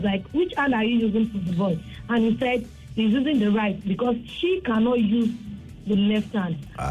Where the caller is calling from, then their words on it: Ikorodu, Lagos, Nigeria; I'm calling from Ikorodu.